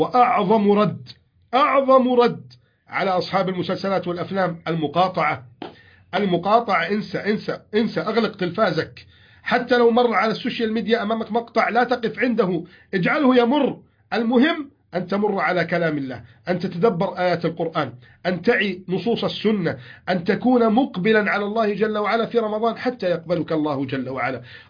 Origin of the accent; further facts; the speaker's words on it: Egypt; بلدنا مصر